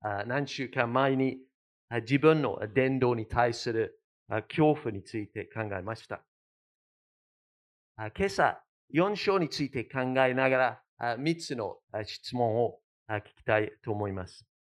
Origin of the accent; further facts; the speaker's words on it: United Kingdom; Japanese is a second language; 私のイギリスにあるふるさとの近くに羊がいっぱいいます。